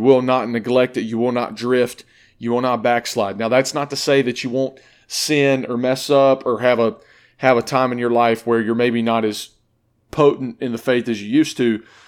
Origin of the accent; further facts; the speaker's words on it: Kings Mountain, North Carolina, United States; now in Forsyth, United States; I'm from Kings Mountain, North Carolina. I got called to ministry when I was 15.